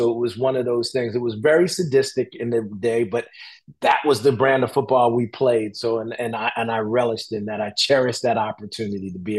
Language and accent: English; Newark, New Jersey, United States; We wound up, you know, raising family up in New Jersey. So I'm from Newark, New Jersey.